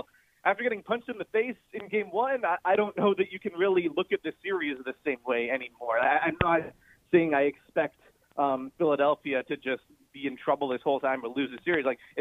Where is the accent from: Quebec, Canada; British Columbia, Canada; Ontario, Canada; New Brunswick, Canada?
Ontario, Canada; Toronto; I'm from Toronto. I know what that building is like in the playoffs.